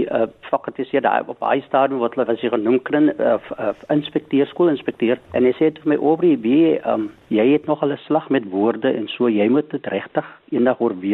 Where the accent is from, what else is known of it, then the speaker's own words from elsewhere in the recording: Northern Cape, South Africa; now in Knysna, South Africa; Ja, ek is 'n sentraal Suid-Afrikaner. Ek is gebore net op die Kaapse vlakte, maar ek het later jare het my pa vir ons Noord-Kaap toe gevat.